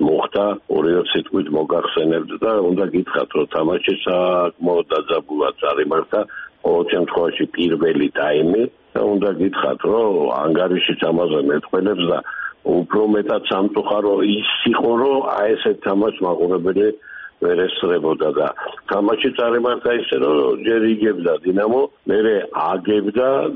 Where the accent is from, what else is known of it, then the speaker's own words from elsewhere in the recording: Batumi, Adjara, Georgia; მე როგორც ბათუმელი კაცი და გულშემატკივარი ვისურვებდი ამას